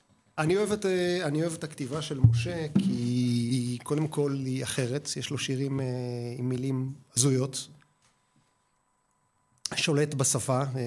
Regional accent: Geva, Northern District, Israel; אז אני אספר על הילדות שלי בקיבוץ

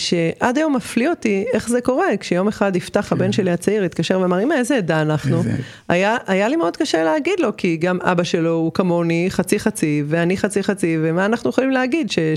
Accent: Rishon LeZion, Central District, Israel; also born or lived in Tel Aviv; אז אני נולדתי בתל אביב, בגיל 5 בערך ההורים שלי עברו לראשון לציון

